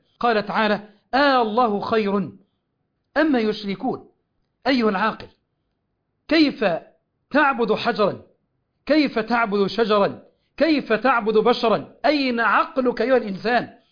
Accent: Egypt; عندنا في مصر

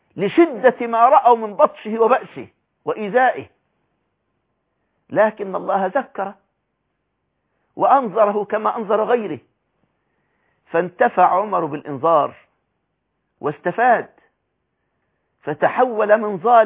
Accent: Egypt; قد يكون مصيرك كابن علي بالطرد والهرب أو بالسجن كما هو الحال عندنا في مصر

